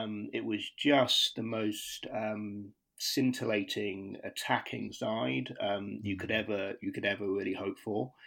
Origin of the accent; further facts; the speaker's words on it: Bath, South West England, United Kingdom; But growing up in Bath, there was no way that I could support anyone else.